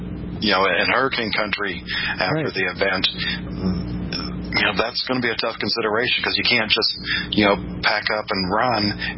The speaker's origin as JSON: {"language": "English", "region": "Texas", "country": "United States", "tie": "born or raised there", "said": "And, you know, I've talked about, I grew up in Southeast Texas."}